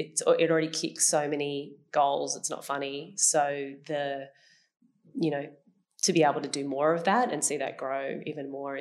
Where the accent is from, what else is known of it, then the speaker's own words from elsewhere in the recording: Sydney, New South Wales, Australia; now in Newcastle, Australia; I'm from Sydney originally